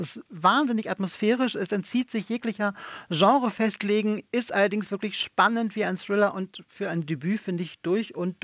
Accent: Dortmund, North Rhine-Westphalia, Germany; born there; Ich bin in Dortmund geboren, auch wenn ich da schon lange nicht mehr lebe.

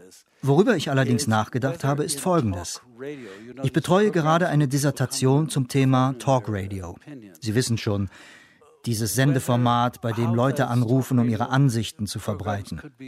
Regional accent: United States; Wie Sie wissen, bin ich in den USA aufgewachsen.

